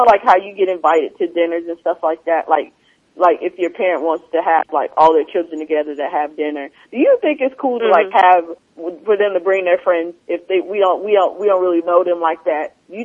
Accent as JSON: {"language": "English", "town": "Ardmore", "region": "Oklahoma", "country": "United States", "tie": "born or raised there", "said": "it's like always when I go back home, you know, to Ardmore, our home, or my hometown, I go back there."}